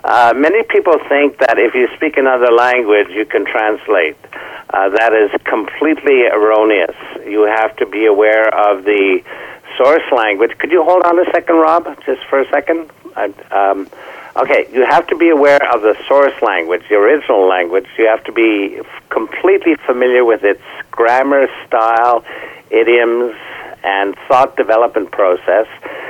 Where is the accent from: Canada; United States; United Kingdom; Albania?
Canada; first language English; I translate from French, the French language, into the English language, which is my mother tongue. I don't know if you're familiar with our linguistic composition in my country, but we have two official languages, French and English.